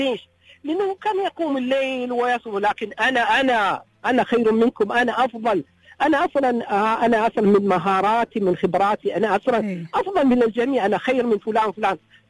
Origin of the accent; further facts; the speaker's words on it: United Arab Emirates; نحن هني من الإمارات